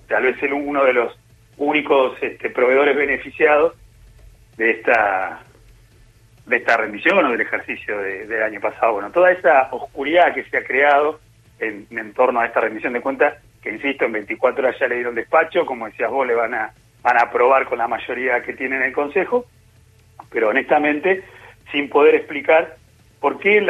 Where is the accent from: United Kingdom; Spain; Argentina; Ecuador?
Argentina; La Plata, Buenos Aires Province; un mensaje sobre todo para quienes somos de La Plata